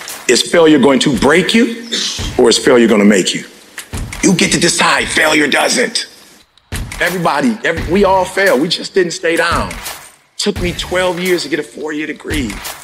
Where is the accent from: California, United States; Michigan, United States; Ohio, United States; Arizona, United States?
Michigan, United States; Detroit; I couldn't be a multimillionaire because I grew up in Detroit, Michigan.